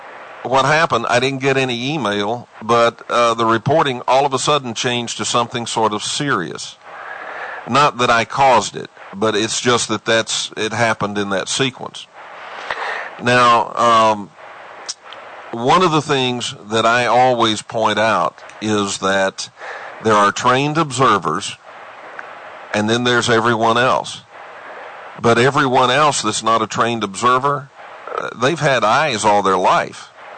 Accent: Texas, United States; Look, I was raised in Texas, and so I'm going to use a phrase that you're going to be familiar with.

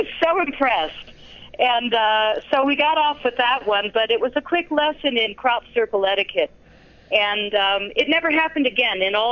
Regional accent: United States; and I said, what, because I'm American, you're going to tell me this?

